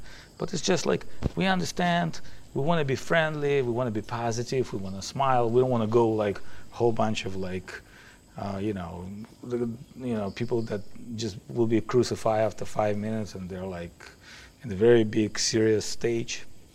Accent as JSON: {"language": "English", "region": "Saint Petersburg", "country": "Russia", "second_language": "English", "said": "I'm from St. Petersburg, built by Italian architects, Rastrelli, Botticelli."}